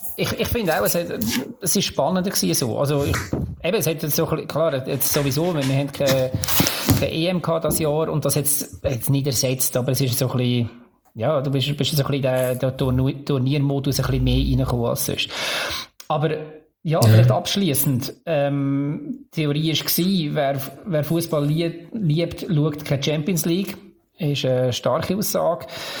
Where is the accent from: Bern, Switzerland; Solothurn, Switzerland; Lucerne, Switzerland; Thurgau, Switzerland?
Lucerne, Switzerland; jetzt nehmen wir wieder so ein bisschen Sicht als Luzerner ein.